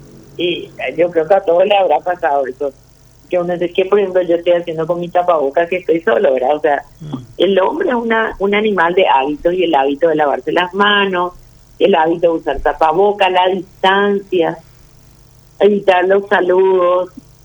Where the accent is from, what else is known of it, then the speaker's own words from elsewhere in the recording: Paraguay; como paraguayos